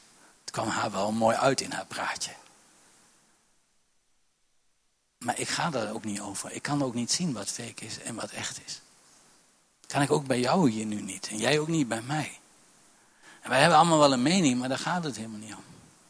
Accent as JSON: {"language": "Dutch", "country": "Netherlands", "said": "ik ben Hollander en ik wil die tas kopen en ik wil korting."}